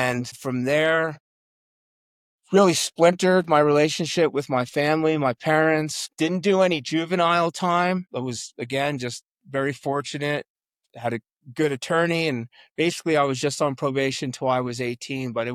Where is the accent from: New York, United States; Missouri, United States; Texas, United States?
New York, United States; Yeah. I grew up on Long Island, and that's a long story.